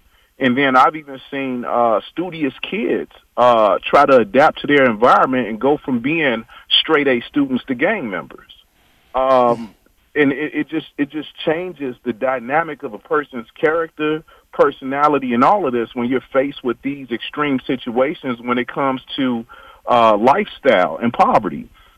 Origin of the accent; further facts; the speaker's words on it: Chicago, Illinois, United States; I grew up in Chicago in some of the poor communities growing up, Lawndale and Inglewood.